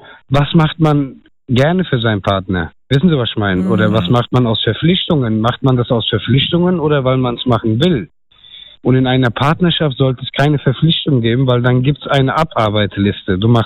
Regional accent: Turkey; German is a second language; Ich bin ein Türke

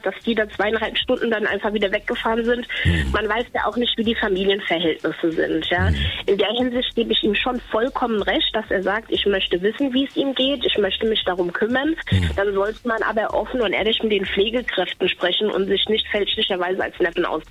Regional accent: Bad Kreuznach, Rhineland-Palatinate, Germany; ich komme selbst aus Bad Kreuznach. Mhm. Und Bad Kreuznach ist keine große Stadt.

